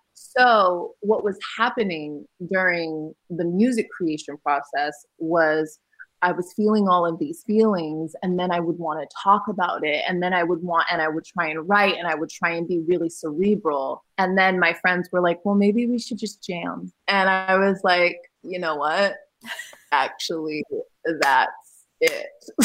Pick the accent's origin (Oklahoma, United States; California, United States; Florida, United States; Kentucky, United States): California, United States; Fresno; teaching mindfulness workshops to kids in Fresno from my hometown community.